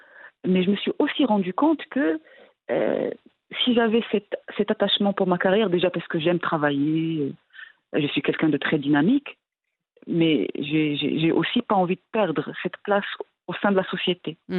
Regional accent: Morocco; avec mon mari, on a grandi au Maroc, on a eu la chance de vivre, de vivre autour de notre famille

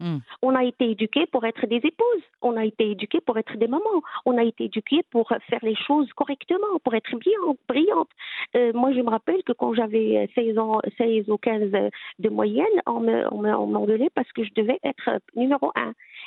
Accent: Morocco; moi, je suis marocaine, mais j'ai un esprit global.

